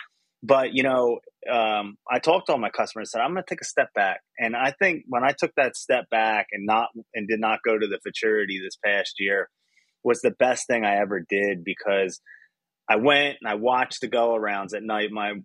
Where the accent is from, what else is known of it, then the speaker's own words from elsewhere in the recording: East Coast, United States; And I was like, I'm from the East Coast. We all know it's a little bit harder when you got to travel